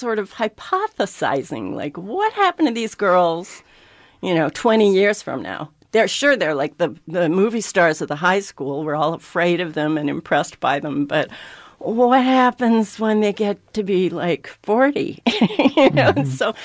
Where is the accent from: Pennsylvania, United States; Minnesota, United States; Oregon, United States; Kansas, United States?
Minnesota, United States; also born or lived in New York; And we ended up in Minnesota for the bulk of my youth, like, you know, from 5 to 12, I guess.